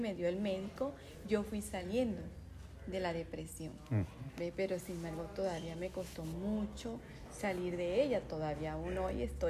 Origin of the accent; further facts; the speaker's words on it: Venezuela; Bueno, yo soy venezolana, okay.